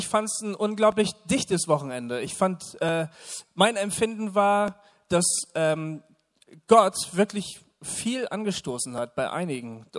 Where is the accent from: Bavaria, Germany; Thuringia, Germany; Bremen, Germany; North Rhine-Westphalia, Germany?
Bremen, Germany; Ich habe da auf dem Marktplatz in Bremen, das ist ja meine Heimatstadt, da komme ich gebürtig her, für mich war das was ganz Besonderes.